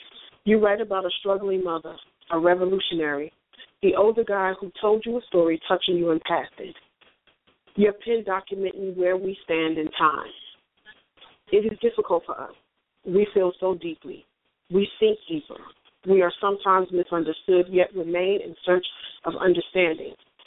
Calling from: Newark, New Jersey, United States; Hey, it's … calling from Newark, New Jersey.

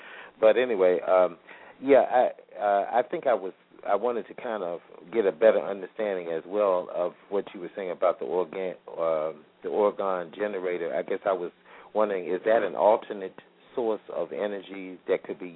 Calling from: Maryland, United States; and I'm calling from Maryland.

